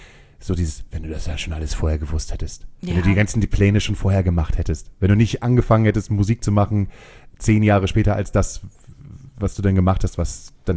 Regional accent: Hamburg area, Germany; Nee, ich bin Speckgürtel-Hamburger.

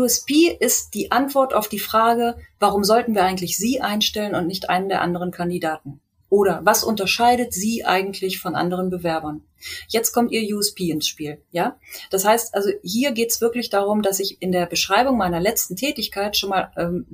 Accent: Munich, Bavaria, Germany; now in Hanover, Germany; Ich komme ja eigentlich aus München und lebe jetzt in Hannover.

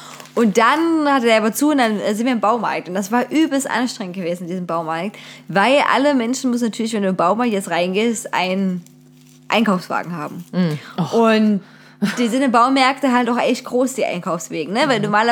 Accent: Saxony, Germany; ich bin auch aus Sachsen und kenne hier viele Orte nicht.

